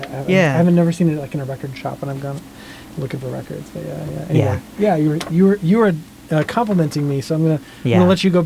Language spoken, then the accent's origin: English; Texas, United States; That's really interesting, because I'm from Texas.